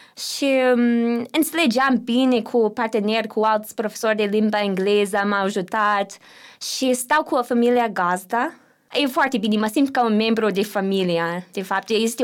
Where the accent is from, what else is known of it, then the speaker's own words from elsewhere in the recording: United States; Romanian is a second language; Și a zis, a cui ești? Sunt americancă! Și a zis, aaa! Tu ești americancă, nepoțica mea e în clasa ta.